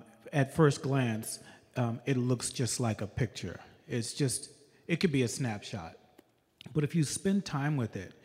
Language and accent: English; New York, United States; So I'm from New York, and while I was in New York, I had an opportunity to, well, I kind of was birthed into art.